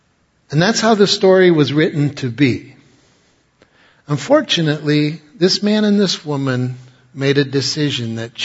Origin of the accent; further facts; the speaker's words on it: New York, United States; As I said, I'm from New York. So this whole thing that happened in the Hudson River with the plane going down, that was in my backyard